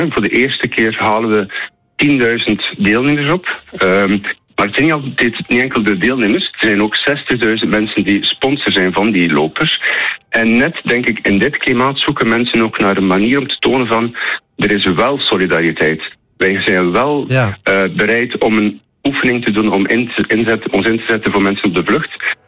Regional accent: Bruges, Flanders, Belgium; now in Amsterdam, Netherlands; Dat klopt, ik kom uit Brugge, maar ik woon al 9 jaar in Nederland, in Amsterdam.

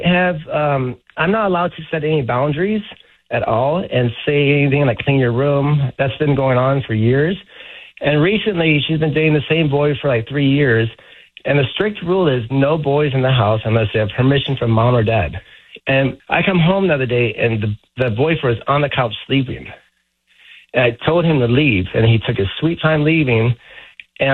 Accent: Hawaii, United States; And the thing is, we're different. I'm from Hawaii. We approach things right away.

